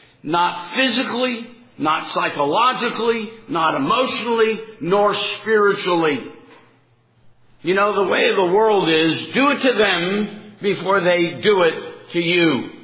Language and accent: English; California, United States; also born or lived in South; I was born in the South, but pretty much raised in California.